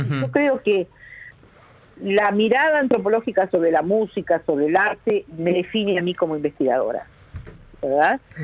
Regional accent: Uruguay; born there; pude hacer esta carrera pura y exclusivamente porque nací en Uruguay y estaba

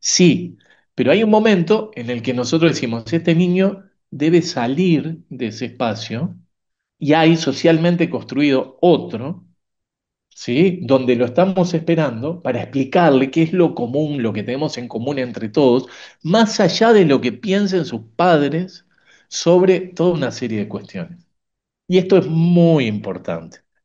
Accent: Uruguay; Nosotros, como uruguayos y uruguayas, muchas veces estamos sumamente acostumbrados a entender que lo público es el Estado.

